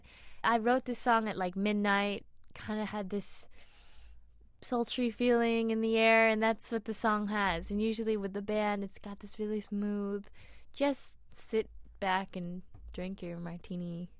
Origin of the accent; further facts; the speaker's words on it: Brookline, Massachusetts, United States; Yeah, because in the Brookline school systems, we pick instruments in fourth grade, so clarinet was my pick.